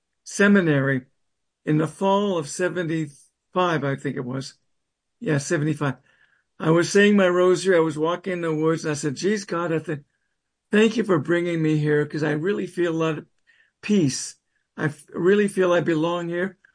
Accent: Los Angeles, California, United States; I was living in L.A. at the time. Mm-hmm. I grew up in Los Angeles. So that's all that stuff happens out in the West Coast.

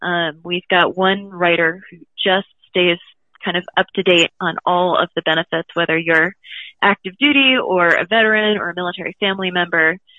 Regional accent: Boston, Massachusetts, United States; also born or lived in New York City, United States; I grew up in Boston and went to school in New York City, and my first job out of college was in Jacksonville, North Carolina

